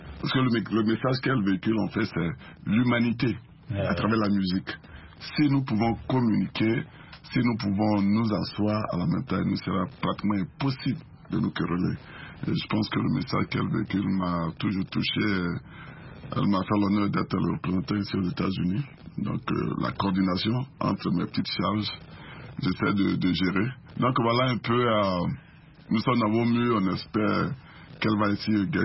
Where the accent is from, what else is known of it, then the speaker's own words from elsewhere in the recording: Côte d’Ivoire; je suis donc ivoirien ancien militaire, ancien paracommando américain